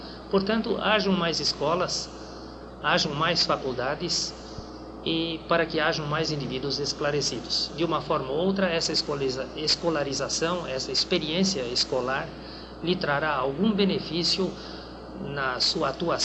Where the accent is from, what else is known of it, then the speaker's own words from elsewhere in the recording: Brazil; É o que nós esperávamos como brasileiros.